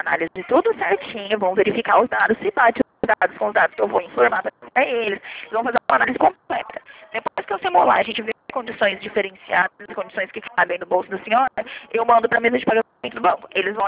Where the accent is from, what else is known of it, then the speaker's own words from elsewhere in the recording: Bauru, São Paulo, Brazil; Eu sou de Bauru, São Paulo